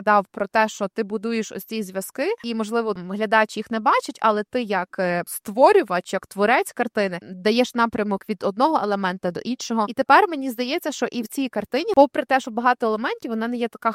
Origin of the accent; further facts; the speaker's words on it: Lviv, Lviv Oblast, Ukraine; в мене був такий місячний досвід життя в Києві, тому що я сама зі Львова.